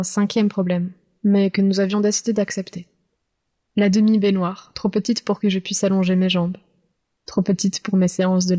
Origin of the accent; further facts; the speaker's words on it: Pertuis, Provence-Alpes-Côte d'Azur, France; born there; je suis née à Pertuis, j'ai 23 ans et j'ai vécu dans 7 chambres.